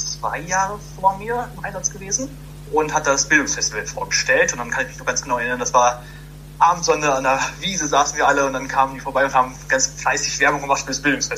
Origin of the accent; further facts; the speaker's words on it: Iserlohn, North Rhine-Westphalia, Germany; now in Bochum, Germany; ich bin Fellow 2018er Jahrgang, bin ursprünglich aus Iserlohn und lebe in Bochum